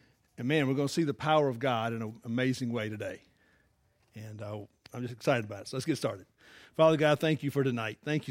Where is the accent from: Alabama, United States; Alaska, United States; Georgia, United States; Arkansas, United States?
Georgia, United States; Atlanta; I'm from Atlanta, so unfortunately that happens a lot.